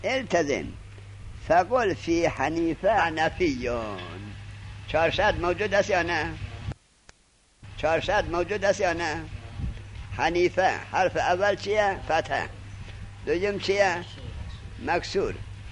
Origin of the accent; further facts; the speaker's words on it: Afghanistan; خود من افغانیم.